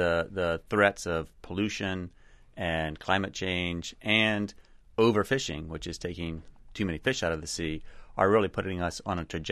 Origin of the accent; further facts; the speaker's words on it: Washington, D.C., District of Columbia, United States; Let me give you an example. I'm from Washington, D.C.